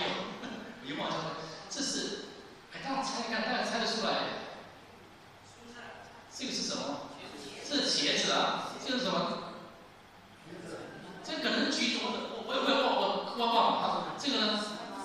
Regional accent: Taipei, Taiwan; 这个就是我小时候的情况就是这样。小时候在台北啊

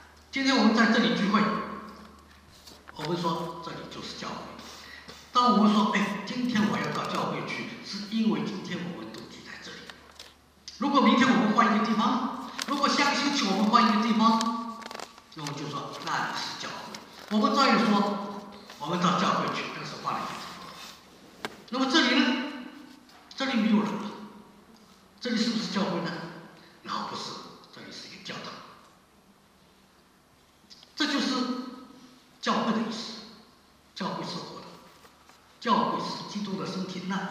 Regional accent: Shanghai, China; 我出生在上海，我长大在上海

